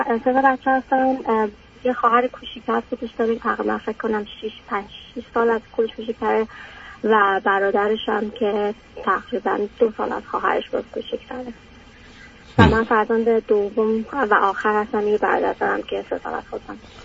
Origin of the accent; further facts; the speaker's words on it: Iran; moved away as an adult; now in United States; ما بعد از ازدواجمون بلافاصله مهاجرت کردیم، از ایران اومدیم بیرون